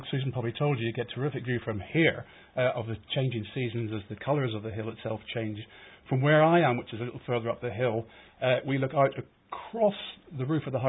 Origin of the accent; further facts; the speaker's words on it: Belfast, Northern Ireland, United Kingdom; moved away; Well, I'm actually Irish. I come from Belfast, actually. But funnily enough, most people automatically diagnose my accent as being West Country, which, until I moved here 12 years ago, I beg your pardon, I'd never actually been to the West Country.